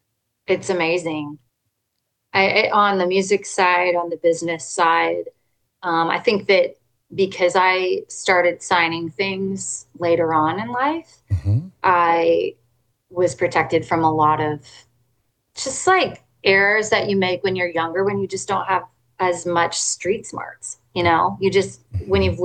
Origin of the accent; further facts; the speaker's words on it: Washington, United States; But I'm from Washington State originally.